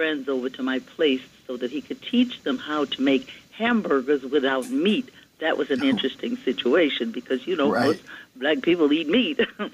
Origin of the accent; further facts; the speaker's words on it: Louisiana, United States; When I was running for the United States Congress in my home state of Louisiana some years ago